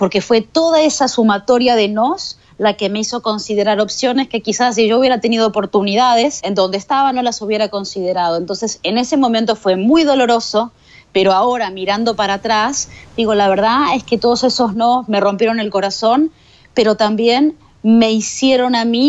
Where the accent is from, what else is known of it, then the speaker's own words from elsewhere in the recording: Argentina; Cuando yo nací había 5 canales en Argentina, de donde yo soy